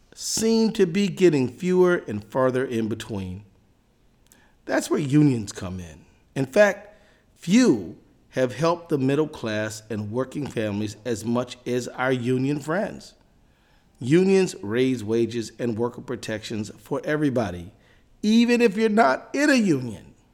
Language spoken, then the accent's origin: English; Minnesota, United States; especially if they're from my home state of Minnesota. I love the rest of y'all, but you know, home is where the heart is.